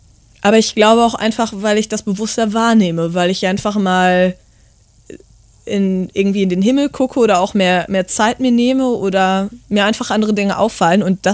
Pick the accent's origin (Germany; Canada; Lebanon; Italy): Germany; Gevelsberg, North Rhine-Westphalia; Also wir sind jetzt durch meinen Heimatort gegangen. Der ist ja im Ruhrgebiet in Gevelsberg.